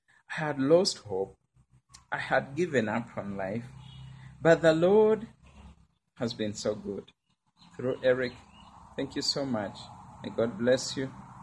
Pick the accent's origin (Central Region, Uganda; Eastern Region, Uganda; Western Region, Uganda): Central Region, Uganda; Kampala; I'm from Kampala, Uganda.